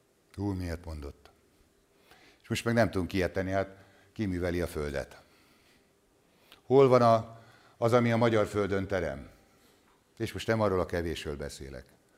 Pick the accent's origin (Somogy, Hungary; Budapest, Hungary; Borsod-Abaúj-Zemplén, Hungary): Somogy, Hungary; born there; én somogyi születésű vagyok